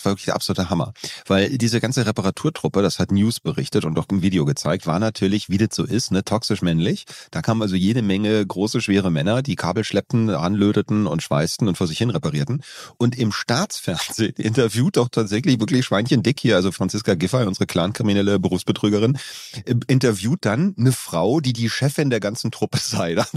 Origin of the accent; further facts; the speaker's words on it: Berlin, Germany; Ich komme aus der Ecke zwischen Onkel Toms Hütte und Oskar Leheim.